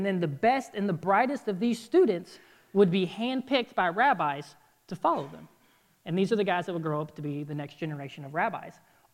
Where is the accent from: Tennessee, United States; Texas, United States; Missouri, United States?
Texas, United States; So growing up in the South, in Texas, in the Bible Belt